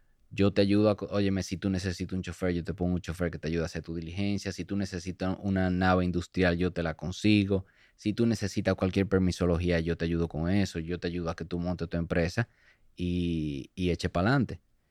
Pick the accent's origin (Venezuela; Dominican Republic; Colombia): Dominican Republic; yo soy dominicano, yo soy la sexta generación en tabaco.